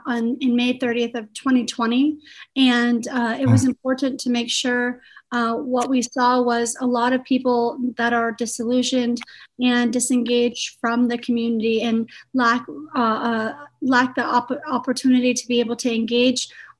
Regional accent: La Mesa, California, United States; I grew up here in La Mesa. I went to La Mesa Middle School. I went to Helix High School.

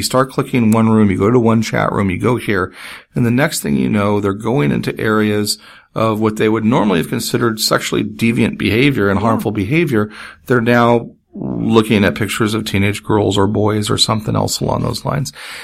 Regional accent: United States; As an American, I can go in there and people immediately want to know, who am I?

